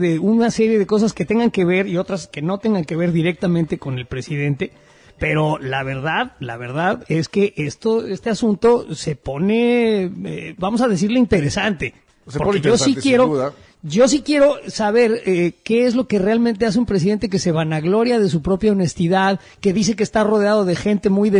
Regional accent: Mexico; Lo que sí me importa como ciudadano mexicano es que el presidente me mienta

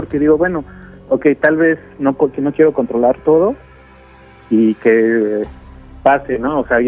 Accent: Mexico City, Mexico; Soy de la Ciudad de México.

